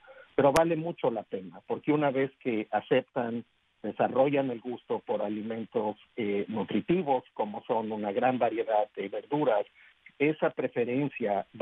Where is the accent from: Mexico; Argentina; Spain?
Mexico; now in United States; yo, por ejemplo, vengo de México y yo cuando crecí, desde que era muy, muy pequeño